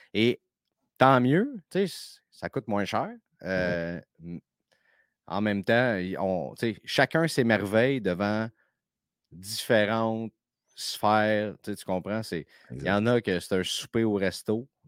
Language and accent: French; Quebec City, Quebec, Canada; C'est pas parce que je viens de Québec que je suis habitué de jouer dans le fret.